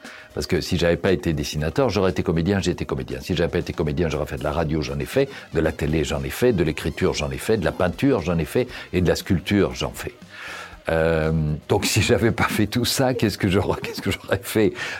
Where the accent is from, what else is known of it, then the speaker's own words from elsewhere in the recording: Brussels, Brussels-Capital Region, Belgium; Je suis né à Bruxelles. J'y vis, j'y travaille. C'est une drôle de ville qui est très, très, très attachante.